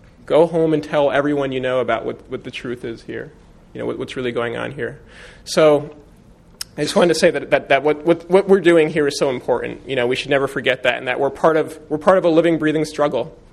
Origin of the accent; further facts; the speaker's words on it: United States; I would say, you know, I'm from America.